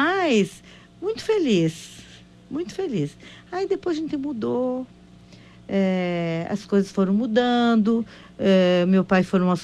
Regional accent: Santa Bárbara do Sul, Rio Grande do Sul, Brazil; also born or lived in Palmeira das Missões; Eu sou natural de Santa Bárbara do Sul, no interior de Santa Bárbara, né? Nasci num municípiozinho de Santa Bárbara. E aí depois, de alguns anos, eu fui morar em Palmeira das Missões.

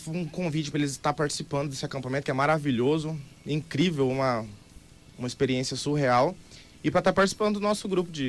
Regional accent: Dourados, Mato Grosso do Sul, Brazil; Sou de... daqui mesmo.

